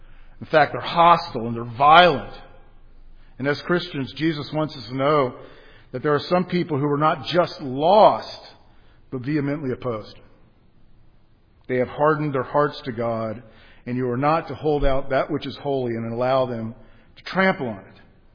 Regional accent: Miami, Florida, United States; also born or lived in Los Angeles, United States / Cincinnati, United States; I remember as a kid, I grew up in Miami, moved to Los Angeles, California, and for a couple years I lived for a short time in kind of middle and elementary school in Cincinnati, Ohio

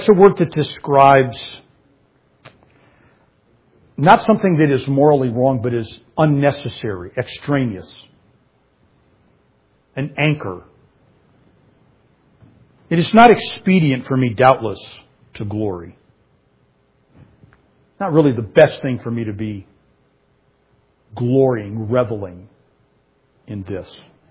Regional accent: United States; But the reality is, as an American, my daily bread is in the freezer.

